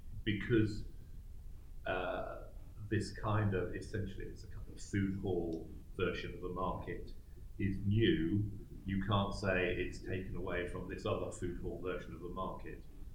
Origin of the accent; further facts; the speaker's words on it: Altrincham, North West England, United Kingdom; I grew up in Altrincham, it's not a tourist destination